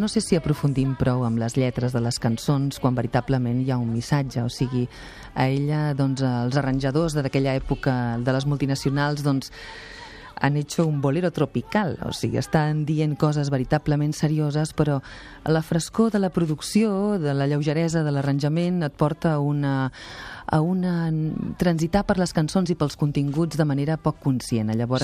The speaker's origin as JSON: {"language": "Catalan", "town": "Málaga", "region": "Andalusia", "country": "Spain", "said": "jo mateixa vinc de Màlaga i vinc de ser filla d'immigrants, ja de la postguerra"}